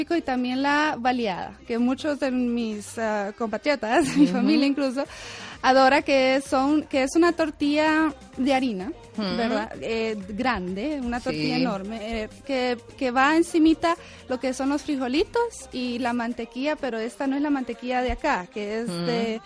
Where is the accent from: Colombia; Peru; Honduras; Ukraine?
Honduras; En mi país específicamente uh-huh. es el típico baile la punta. Uh-huh. Es el baile típico de Honduras